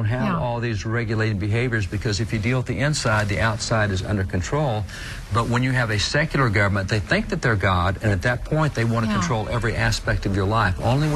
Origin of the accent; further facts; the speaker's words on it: Texas, United States; You're from Minnesota, I'm from Texas.